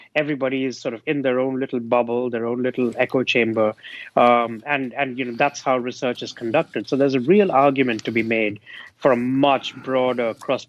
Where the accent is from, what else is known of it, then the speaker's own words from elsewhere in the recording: India; I'm Indian myself